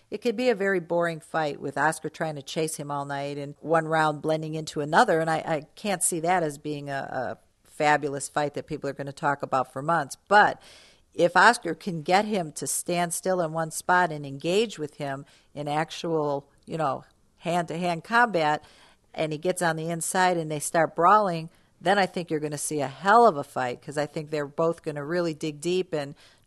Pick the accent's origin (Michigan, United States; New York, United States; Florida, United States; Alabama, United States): Michigan, United States; We're both from Michigan.